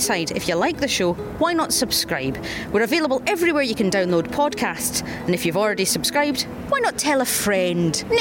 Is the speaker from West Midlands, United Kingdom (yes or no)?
no; Scotland, United Kingdom; accent: Scottish; I've got a very posh... I can be very Scottish, but I also have a Radio 4 Scottish accent.